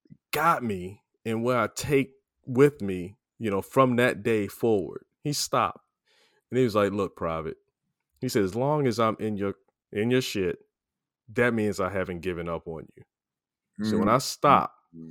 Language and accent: English; Maryland, United States; I was stationed in Alaska. I'm from Maryland, so, and this is in the 90s.